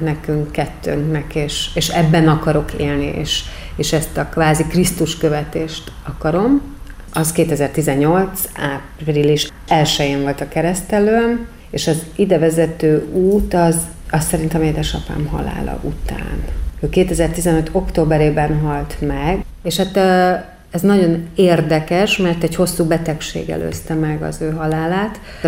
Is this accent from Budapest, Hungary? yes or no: yes; Budapest, Hungary; born there; Én Budapesten születtem, egy ilyen első generációs értelmiségi pár második gyermekeként.